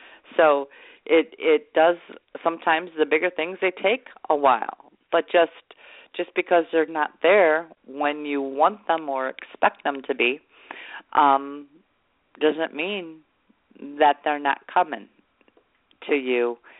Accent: San Diego, California, United States; born there; My family, I was born in San Diego, and my parents had a Volkswagen bus

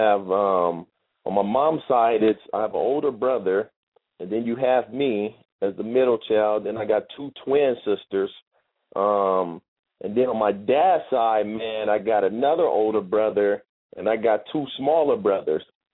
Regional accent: Long Beach, California, United States; I grew up in Long Beach, California, on the west side of Long Beach

